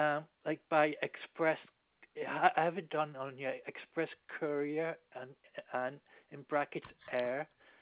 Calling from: Canada; I'm calling from Canada

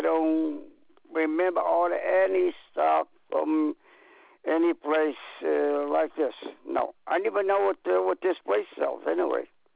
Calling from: New Bedford, Massachusetts, United States; I'm calling from New Bedford, Mass.

